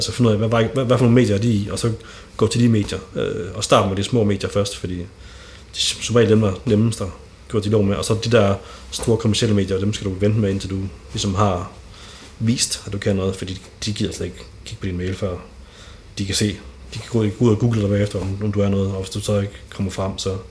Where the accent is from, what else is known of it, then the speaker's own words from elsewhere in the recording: East Jutland, Denmark; jeg kommer selv fra Jylland, så hvis jeg var band, så vil jeg da helt godt gå til mine lokale kanaler i Østjylland, hvor jeg kommer fra.